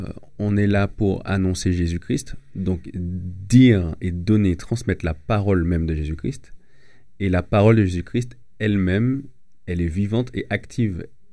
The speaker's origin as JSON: {"language": "French", "country": "Martinique", "said": "Après, c'est vrai que moi, je viens de la Martinique"}